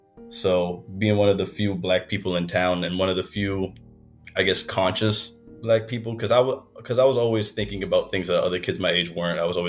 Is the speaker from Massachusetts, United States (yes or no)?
yes; Massachusetts, United States; I'm from Central Massachusetts, and I'm 20 years old.